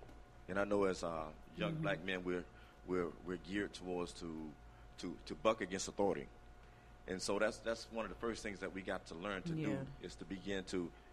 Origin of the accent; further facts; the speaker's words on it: Miami, Florida, United States; in an encounter with police growing up in Miami.